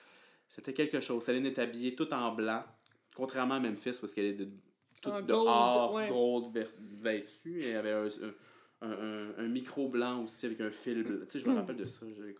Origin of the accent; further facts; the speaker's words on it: Quebec, Canada; On vient du Saguenay, en passant.